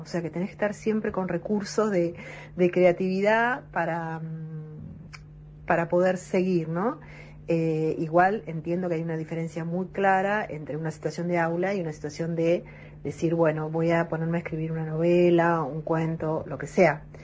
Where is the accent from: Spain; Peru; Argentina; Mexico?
Argentina; Bahía Blanca, Buenos Aires Province; moved away; Cuando me fui de Bahía Blanca, después, digamos, tomé conciencia de todo lo que implicaba ser bahiense, pertenecer a un lugar de llanura, cuando estuve viviendo acá.